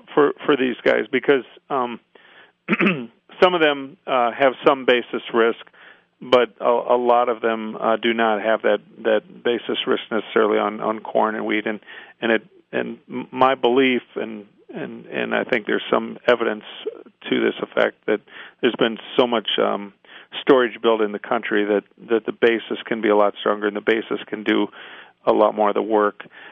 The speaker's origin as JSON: {"language": "English", "town": "Freeport", "region": "Illinois", "country": "United States", "said": "actually I was originally from Freeport, Illinois, so I have some connection there with your listeners at some degree."}